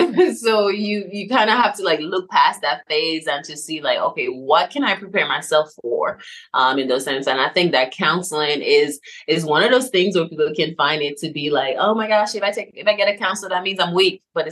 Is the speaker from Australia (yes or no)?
no; St. Vincent & Grenadines; now in Shreveport, United States; Grenadines, which is in the Caribbean. So even though we spoke English, but my dialect was different, my accent was a little bit, you know, hard for me to understand